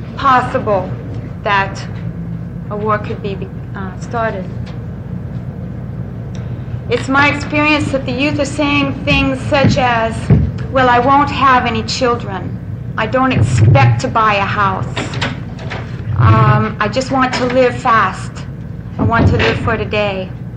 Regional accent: Staten Island, New York, United States; As I come from Staten, I know probably 200 or 300 people who would support the freeze.

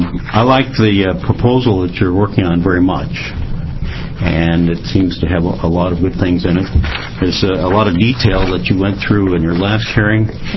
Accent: Oregon, United States; I'm from Multnomah County

